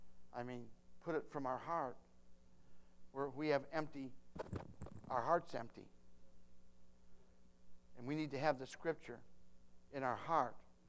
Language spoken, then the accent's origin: English; Toledo, Ohio, United States; I mean, I was born in Toledo. I'm from Toledo.